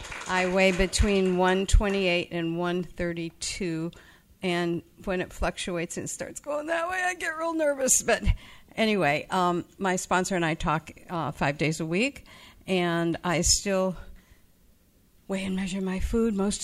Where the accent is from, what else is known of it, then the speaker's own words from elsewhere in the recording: Los Angeles, California, United States; I was raised here in Los Angeles in the program. 30 years I lived here